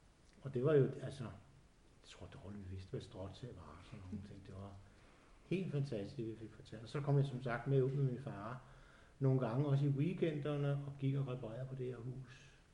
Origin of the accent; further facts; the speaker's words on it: Søllerød, Capital Region of Denmark, Denmark; der kom vi jo som københavnere, selvom det var Søllerød, vi kom fra.